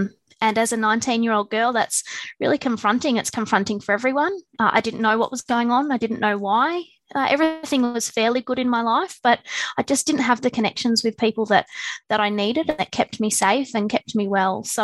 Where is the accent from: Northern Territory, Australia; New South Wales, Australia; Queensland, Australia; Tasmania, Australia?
New South Wales, Australia; Sydney; moved away as an adult; I grew up in Western Sydney, in not quite a rural area, but I always had some acreage. And when I was 19, I made the move down to Shepparton in Victoria.